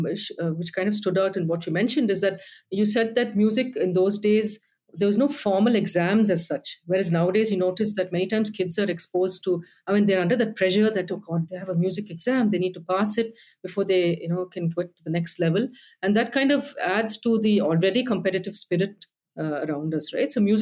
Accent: Zambia; because I grew up also in Zambia where, again, it's outside of India, right?

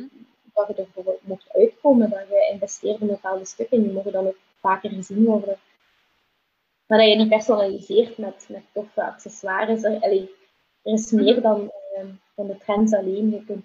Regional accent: Genk, Limburg, Belgium; ik kom vooral uit Genk

